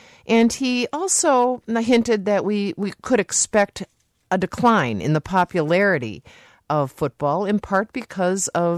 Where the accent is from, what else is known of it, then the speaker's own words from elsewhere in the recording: Appleton, Wisconsin, United States; You have to be if you are born and raised in Appleton, Wisconsin, just south of Green Bay.